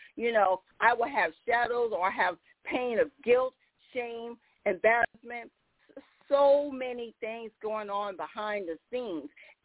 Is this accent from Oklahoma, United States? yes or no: no; South Carolina, United States; She hails from, she's a local because I'm from South Carolina